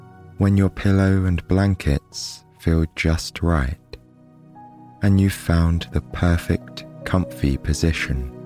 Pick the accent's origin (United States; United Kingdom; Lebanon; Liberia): United Kingdom; England; Tonight, we'll be visiting a park in my home country of England on a rainy spring afternoon.